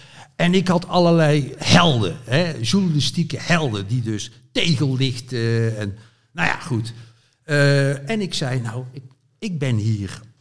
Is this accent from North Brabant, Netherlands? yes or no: yes; Zevenbergen, North Brabant, Netherlands; Ik kom dus uit West-Brabant, uit het plaatsje Zevenbergen.